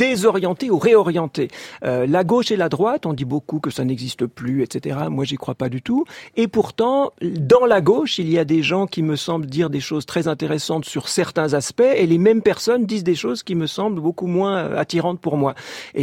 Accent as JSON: {"language": "French", "region": "Geneva", "country": "Switzerland", "tie": "born or raised there", "said": "j'ai grandi à Genève et il y avait des maires communistes régulièrement à Genève"}